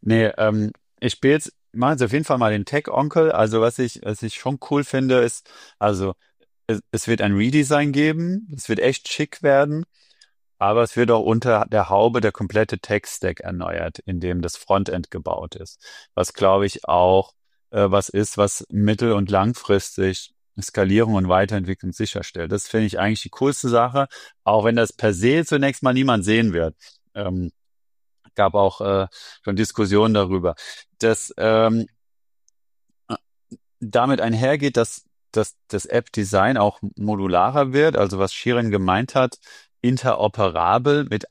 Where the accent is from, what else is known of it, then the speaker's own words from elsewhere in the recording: Ramstein-Miesenbach, Rhineland-Palatinate, Germany; also ich komme aus Ramstein-Miesenbach, beste Stadt in der Westpfalz. aber jetzt von der Struktur her schon auch so ein bisschen dörflicher, ja.